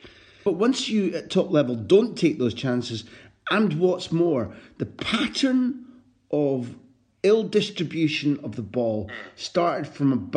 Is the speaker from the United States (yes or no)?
no; Scotland, United Kingdom; as a Scot who grew up not hating them, but always wanting them to lose, always wanting Scotland to beat them, never enjoying triumphalism coming at us from England